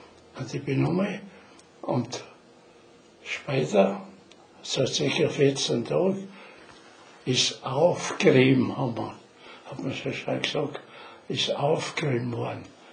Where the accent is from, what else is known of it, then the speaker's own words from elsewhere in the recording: Poppendorf, Styria, Austria; Poppendorf Nummer 8, die jetzige Gemeinde Gnaz.